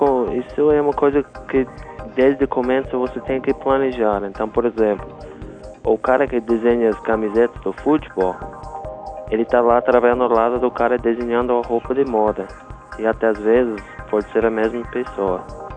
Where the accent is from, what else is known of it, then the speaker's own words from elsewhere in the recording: United States; Portuguese is a second language; Eu sou americano e eu tenho muito pergunta de meus amigos americanos